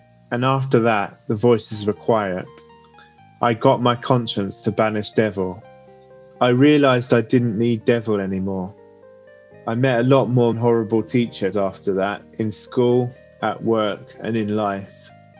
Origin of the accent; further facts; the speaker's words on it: Crawley, South East England, United Kingdom; born there; I was born in Crawley Hospital 1988 with Nurse Shabinsky.